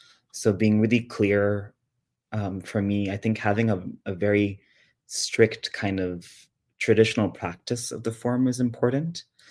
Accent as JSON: {"language": "English", "town": "Montreal", "region": "Quebec", "country": "Canada", "tie": "born or raised there", "said": "I'm South Asian, yes. I grew up in Montreal. No one in my family has a practice of this form. And because I'm Bangladeshi"}